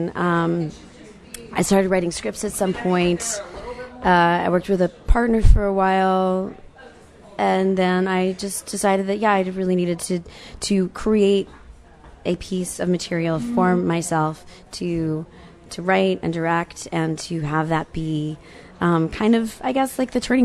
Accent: Virginia, United States; So, I grew up in Virginia, went to Cal Arts to study theater.

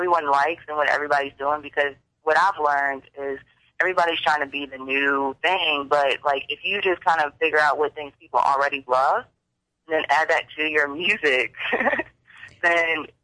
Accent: Virginia, United States; it helps me out because I'm from Virginia, so I'm definitely different from that.

